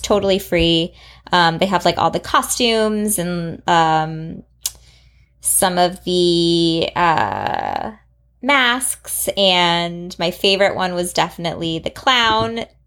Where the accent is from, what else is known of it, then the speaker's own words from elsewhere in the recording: Chicago, Illinois, United States; I actually, I grew up in Chicago